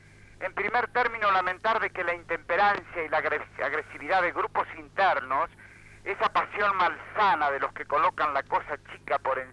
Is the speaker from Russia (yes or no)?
no; Argentina; He estado en los Estados Unidos, en los estados sureños, hace ya algunos años. Y le advierto que como argentino he sentido una reacción epidérmica